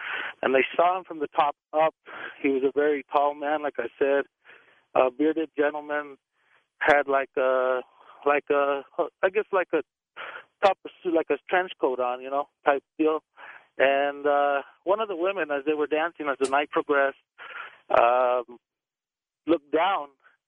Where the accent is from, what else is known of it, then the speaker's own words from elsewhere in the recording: New Mexico, United States; My story goes back to New Mexico. I'm originally from New Mexico, born and raised